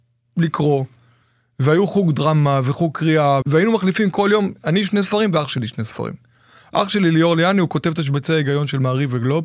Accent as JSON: {"language": "Hebrew", "town": "Ashdod", "region": "Southern District", "country": "Israel", "tie": "born or raised there", "said": "אני בן 53, גדלתי באשדוד, בשכונה ב', זו הייתה שכונה מאוד מאוד צבעונית, ליד השוק."}